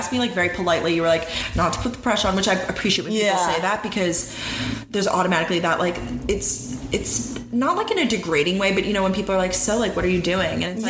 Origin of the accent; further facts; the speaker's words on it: New York, United States; Because I'm from the suburbs, about an hour from the city, I like to say.